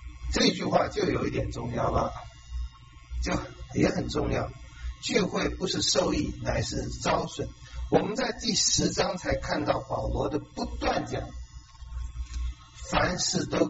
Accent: Taiwan; 我们台湾人

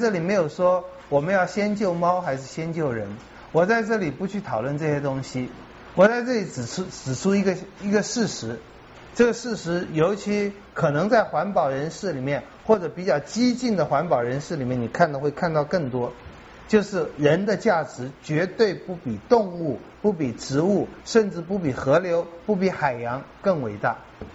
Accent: Taiwan

